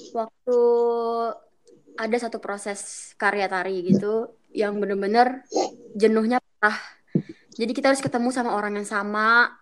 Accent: Jakarta, Indonesia; Gue lahir di Jakarta, pure Jakarta

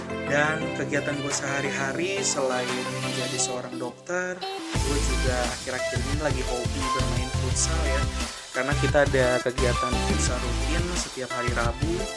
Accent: Jakarta, Indonesia; also born or lived in Ambon; Gue lahir di Ambon dan gue bertumbuh besar di Jakarta. Hampir sebagian besar hidup gue habiskan di Jakarta sampai sekarang ini.

